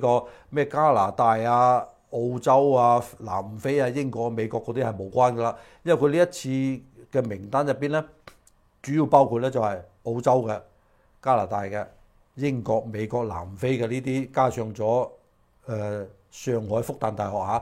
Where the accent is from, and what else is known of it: China; born or raised there; now in Hong Kong